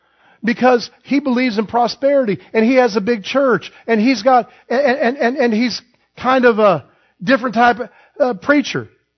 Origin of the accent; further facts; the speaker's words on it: Illinois, United States; the man in the church I grew up in Illinois